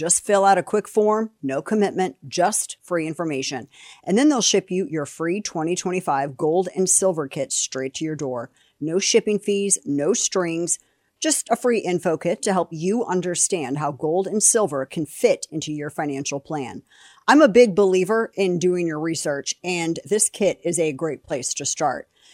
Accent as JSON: {"language": "English", "region": "Missouri", "country": "United States", "tie": "born or raised there", "said": "He ran for Missouri House of Representatives from my home state of Missouri"}